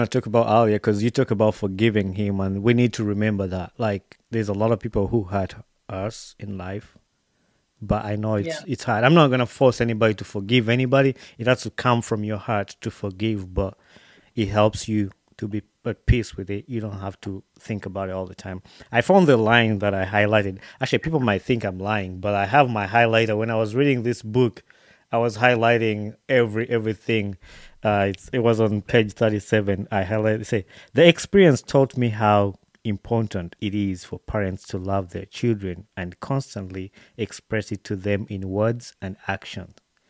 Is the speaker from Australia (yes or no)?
no; Uganda; Because you mentioned earlier that we grew up in Uganda.